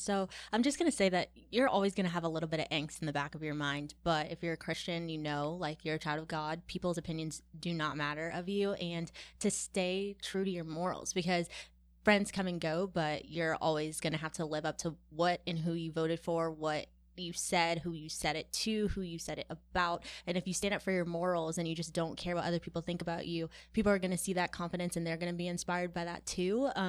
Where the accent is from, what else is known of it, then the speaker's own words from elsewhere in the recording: Cary, North Carolina, United States; now in Apex, United States; I'm actually from Cary, but I live in Apex now. So I went to Cary High School.